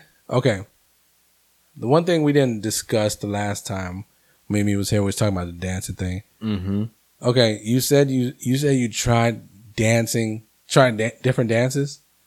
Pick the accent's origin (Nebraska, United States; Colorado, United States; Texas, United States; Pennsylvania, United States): Texas, United States; Corpus Christi; You sound like you're from Houston or Louisiana." And I'm like, "No, I'm from Corpus."